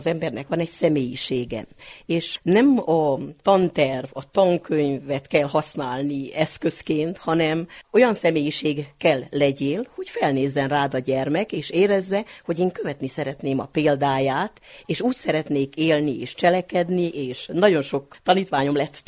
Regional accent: Székelypálfalva, Harghita, Romania; Farkaslakó községhez tartozó Székelypálfalváról kerültem ide. Az egy nagyon kicsi falu

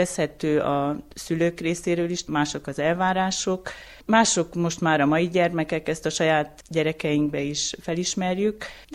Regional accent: Dezs, Romania; now in Muzsna, Romania; én egy kicsit ilyen lokálpatrióta vagyok. Dezsi lány vagyok, Dezsből jöttem férhez Muzsnába, soha nem vágytam el.

